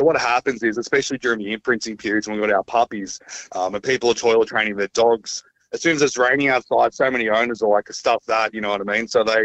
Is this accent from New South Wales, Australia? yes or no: no; Melbourne, Victoria, Australia; so I'm from Melbourne, and I've come to Newcastle to train dogs this week, but my mum lives here